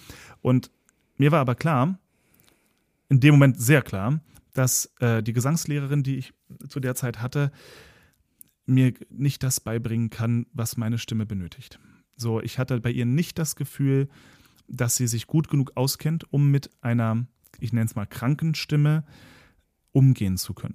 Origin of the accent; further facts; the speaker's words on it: Berlin, Germany; dass ich als Berliner irgendwie von vornherein mein Leben lang eigentlich meine Konflikte immer selber ausgefochten habe